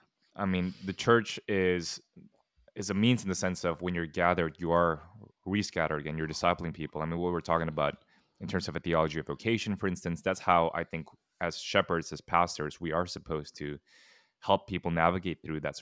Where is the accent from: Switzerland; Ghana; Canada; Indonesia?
Indonesia; now in United States; when people hear that I'm from Indonesia, like, oh, are you persecuted there?